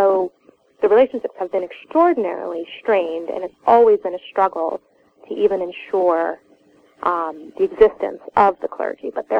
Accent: United States; Yes, I was raised in the United States, My mother is from Havana, Cuba.

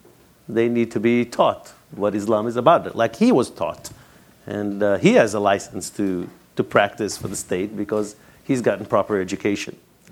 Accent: Kristiansand, Agder, Norway; And I had a chance to speak to one of those state church leaders in my hometown, in Kristiansand.

